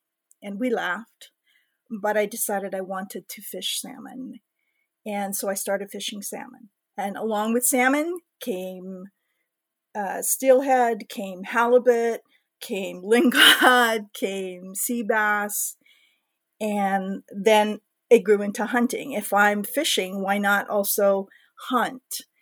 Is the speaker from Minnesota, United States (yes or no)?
no; Hawaii, United States; I am a Kanaka Maoli, which is a native Hawaiian. I was born and raised in Hawaii.